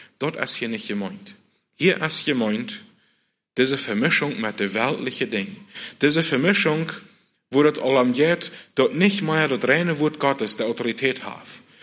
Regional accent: Mexico; now in Canada; weil ich weiß nicht, wo das hier in Kanada ist. Ich weiß bloß, wo das dort bei uns in Mexiko ist.

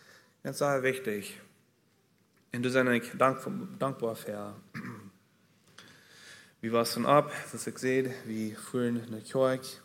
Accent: Leamington, Ontario, Canada; also born or lived in Mexico; Ich bin in Mexiko geboren, aber hier ganz hier in Ontario, in Leamington, abgewachsen.

